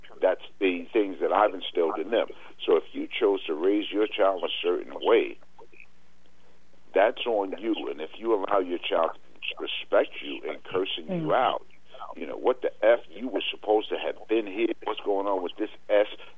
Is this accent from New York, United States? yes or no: yes; New York, United States; Now, I'm from New York. And, you know, when I grew up in a building, not the projects, but a big apartment building